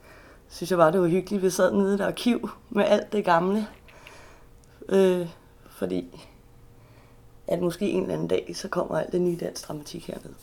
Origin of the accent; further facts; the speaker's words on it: Copenhagen, Capital Region of Denmark, Denmark; Så det er jo fordi, at jeg kommer jo fra København, og jeg har min familie og nevø